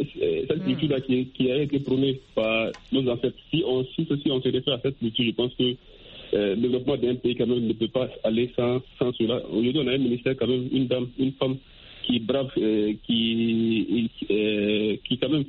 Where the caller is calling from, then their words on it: Sikasso, Mali; Je suis présentement à Sikasso, non loin de la frontière Voreng.